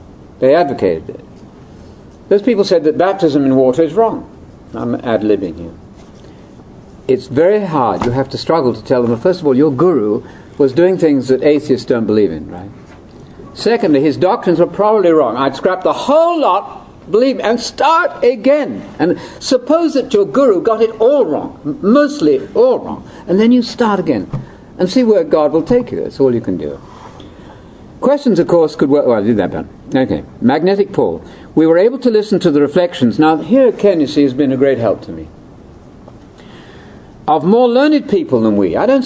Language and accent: English; United Kingdom; Being a Brit